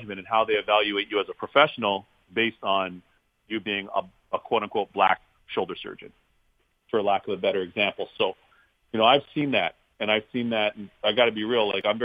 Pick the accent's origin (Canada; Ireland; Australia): Canada; now in United States; So my ancestral home's Barbados in the Caribbean. You know, I was born and raised in Canada, and home for me is the United States.